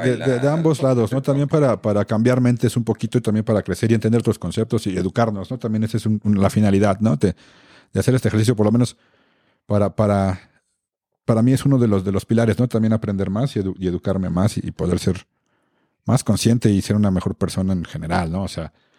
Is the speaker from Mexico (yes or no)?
yes; Mexico; Somos mexicanos guadalupanos